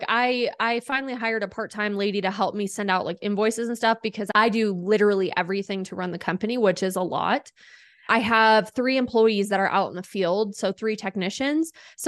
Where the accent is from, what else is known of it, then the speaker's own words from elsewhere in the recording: South Dakota, United States; now in Colorado, United States; So I'm from South Dakota. After college, I had to do my internship for my broadcasting degree. So I actually came out to Colorado to do that. I ended up staying.